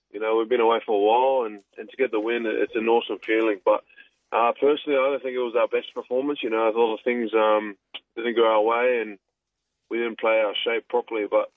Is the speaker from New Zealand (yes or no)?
yes; New Zealand; I remember growing up, I grew up in New Zealand, so I remember watching the Crusaders.